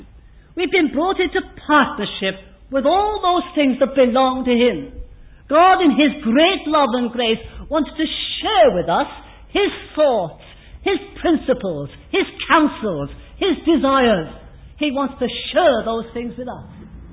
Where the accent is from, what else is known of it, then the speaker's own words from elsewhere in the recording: England, United Kingdom; Sometimes, being an Englishman, we think about a cup of tea